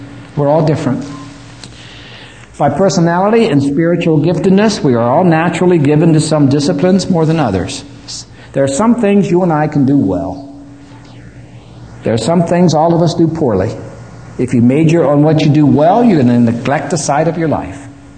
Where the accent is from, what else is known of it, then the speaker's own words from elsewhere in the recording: New Jersey, United States; I was raised in New Jersey. New Jersey is not the end of the world, but you can see it from there. And my dad was a poor dirt farmer.